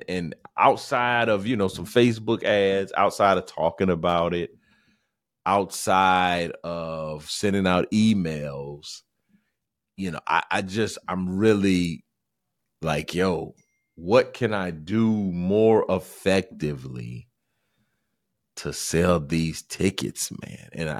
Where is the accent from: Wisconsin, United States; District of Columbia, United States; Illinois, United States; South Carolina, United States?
South Carolina, United States; I mean, I'm from South Carolina.